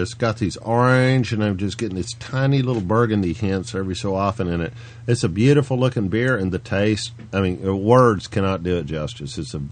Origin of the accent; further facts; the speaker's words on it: Tennessee, United States; I'm from Tennessee to boot.